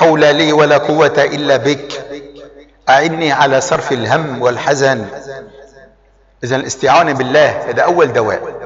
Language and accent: Arabic; Lebanon; نضرب مثلا عندنا في لبنان، إنسان منا بيكون في لبنان